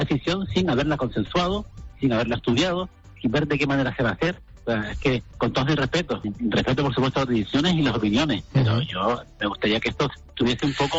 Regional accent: Canary Islands, Spain; Nosotros como canarios tenemos la bonificación del 75% del transporte aéreo.

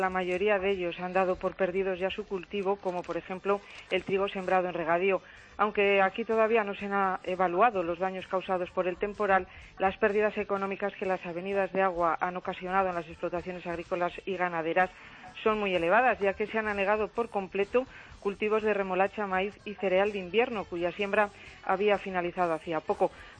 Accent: Manganeses de la Lampreana, Castile and León, Spain; Manganeses de la Lampriana.

